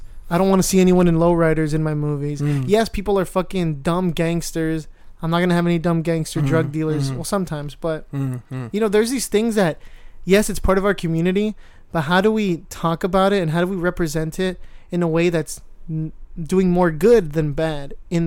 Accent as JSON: {"language": "English", "town": "Los Angeles", "region": "California", "country": "United States", "tie": "born or raised there", "said": "I completely agree that where we grew up in Southeast LA, that shit was just a thing people say, and they still say it to this day."}